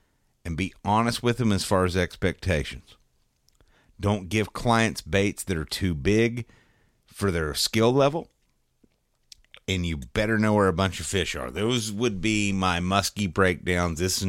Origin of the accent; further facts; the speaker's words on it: West Virginia, United States; I've heard a lot of talk about jigging suspended fish back in my home state of West Virginia, of all places, by the way.